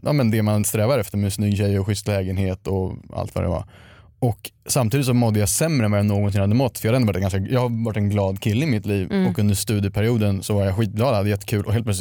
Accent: Stockholm, Stockholm County, Sweden; Jag växte upp i Stockholm och liksom i fina kretsar

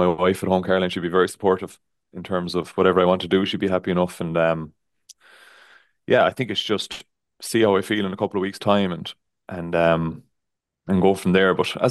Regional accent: Renmore, Connacht, Ireland; I grew up in Renmore there

